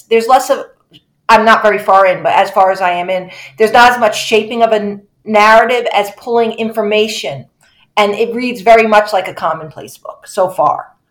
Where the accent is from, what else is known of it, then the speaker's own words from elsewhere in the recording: United States; every time I get to one of these words, I'm like, I am so American.